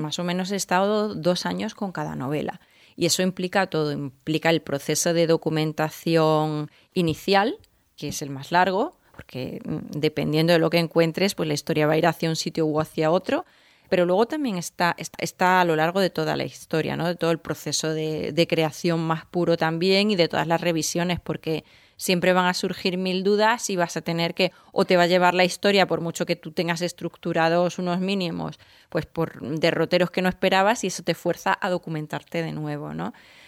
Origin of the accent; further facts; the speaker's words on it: Seville, Andalusia, Spain; also born or lived in Extremadura; Sí, bueno, yo nací en Sevilla. Me he criado pues siempre con vínculos en el sur, entre Extremadura y Andalucía.